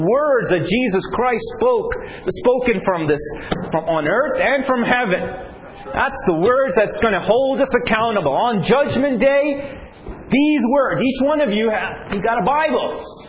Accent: New York City, New York, United States; I'm from New York City, you know. I always wore a suit in New York, and I had businesses and things like

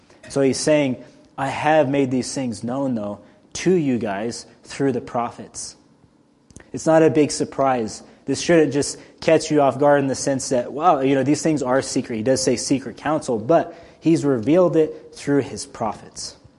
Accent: Texas, United States; I grew up in the South in Texas.

